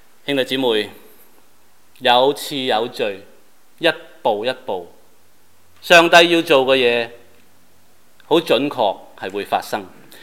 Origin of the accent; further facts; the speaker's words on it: Guangdong, China; 数一数我们广东人有几多主要的节日呢？